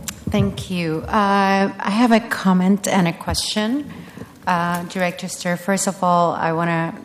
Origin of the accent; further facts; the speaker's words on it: Puerto Rico; I am from Puerto Rico, and as you know, we had a hurricane.